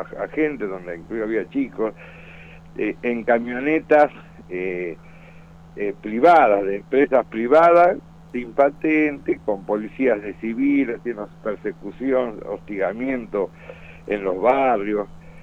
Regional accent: Jujuy, Argentina; que en Jujuy se pueda vivir en la Argentina, digamos, como en Argentina, tener los mismos derechos que los demás argentinos, que no los tenemos

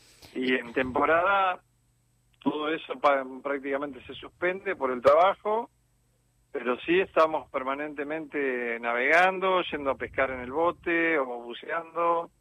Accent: Viedma, Río Negro, Argentina; Yo soy de Viedma. Nací en Viedma.

